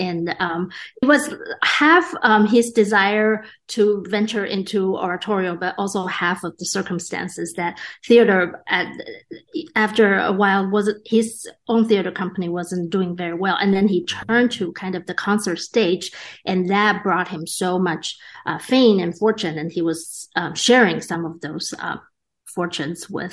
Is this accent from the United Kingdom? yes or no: no; Taiwan; I grew up in Taiwan